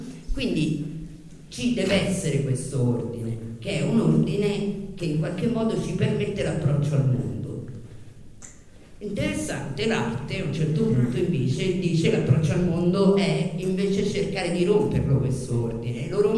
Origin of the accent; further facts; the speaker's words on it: Rome, Lazio, Italy; accent: Roman; vengo da Roma, come si sente dall'accento che non riesco a togliere